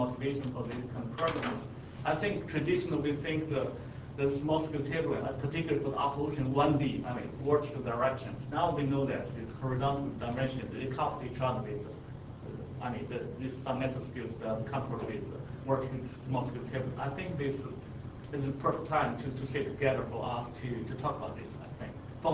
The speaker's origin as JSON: {"language": "English", "country": "China", "said": "I'm from China. I'm a field oceanographer."}